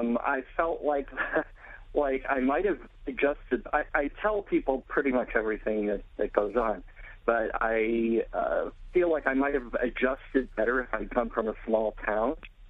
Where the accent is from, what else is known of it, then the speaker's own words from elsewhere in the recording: Chicago, Illinois, United States; now in Brooklyn, United States; I came from Chicago.